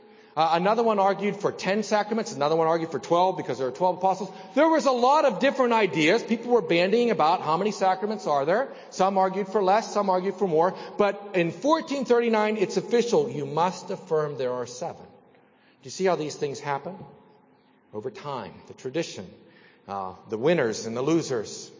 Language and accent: English; Pittsburgh, Pennsylvania, United States; Now, we're from Pittsburgh. We know what the Immaculate Reception is.